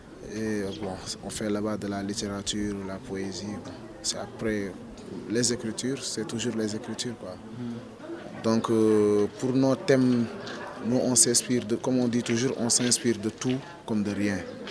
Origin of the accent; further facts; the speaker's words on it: Senegal; je suis sénégalais, j'ai 23 ans, artiste, rappeur, slameur en même temps.